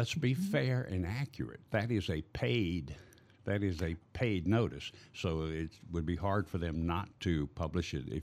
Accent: Belle Chasse, Louisiana, United States; You remember 30, 40 years ago when I grew up in Belle Chasse?

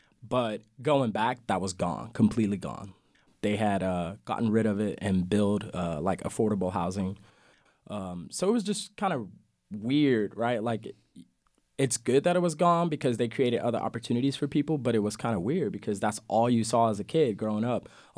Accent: Louisiana, United States; So we grew up on the West Bank, so we didn't get as much flooding, but we did definitely get wind damage. The back of my mom's house blew completely off.

